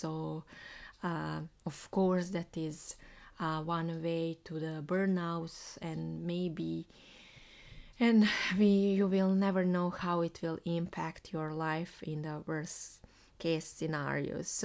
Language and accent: English; Bosnia & Herzegovina; English is a second language; I'm in my hometown Bosnia, in my parents' house. I'm waiting my apartment to be ready next month, but here today I'm in my parents' home where I grow up, and in my room where I live with my brother and my grandma.